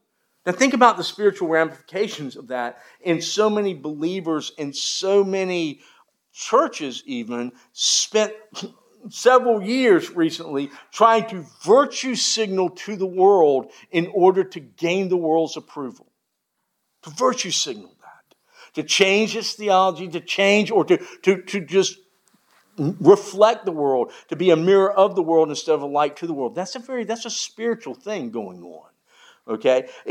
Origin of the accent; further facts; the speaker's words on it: South Carolina, United States; So last week, I grew up in South Carolina. Okay, I know about snow in South Carolina.